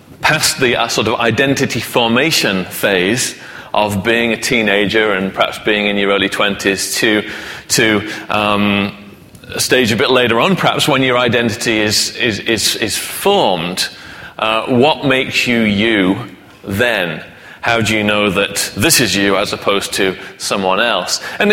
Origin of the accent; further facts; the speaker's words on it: England, United Kingdom; now in Scotland; I'm British. And, you know, I live in Scotland